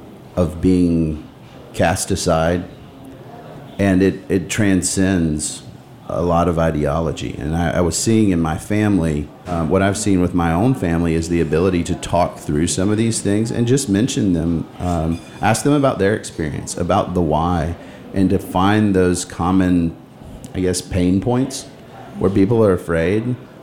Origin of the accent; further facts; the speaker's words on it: the South, United States; In my family, growing up in the South, living in the South, this is a prevalent issue.